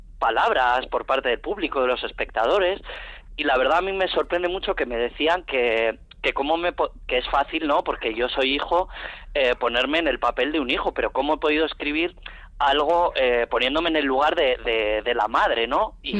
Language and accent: Spanish; Barakaldo, Basque Country, Spain; yo como soy de Barakaldo, pues espero que nos lleve